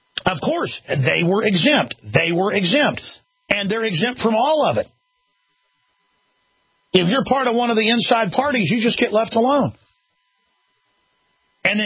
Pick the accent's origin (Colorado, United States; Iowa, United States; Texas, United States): Texas, United States; Dallas; I remember growing up in Dallas, my dad knew a lot of rich people, really rich people.